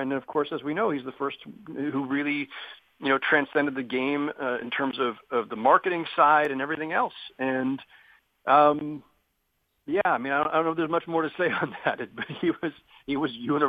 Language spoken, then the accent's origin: English; California, United States; I was still in California where I grew up. I didn't have a particular NBA team. I grew up in the Bay Area